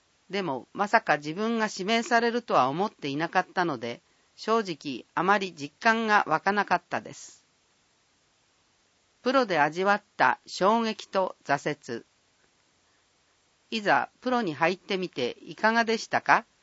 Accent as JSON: {"language": "Japanese", "town": "Hitachi", "region": "Ibaraki", "country": "Japan", "tie": "born or raised there", "said": "生まれ育ち、野球に出会えた日立市は僕の原点です。自然の中でのびのび育つことができましたし、野球に出会えたのも日立市に野球をできる環境が整っていたからだと思います。"}